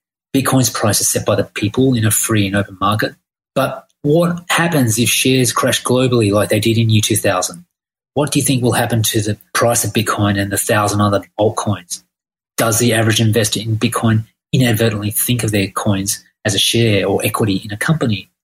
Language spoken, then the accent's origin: English; Australia; now in Thailand; I'm from Australia. I live in Thailand with my wife, who's a dentist